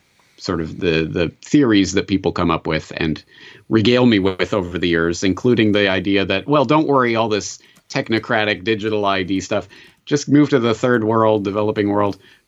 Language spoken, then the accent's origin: English; Alberta, Canada; biographical details in my own biography of growing up in Alberta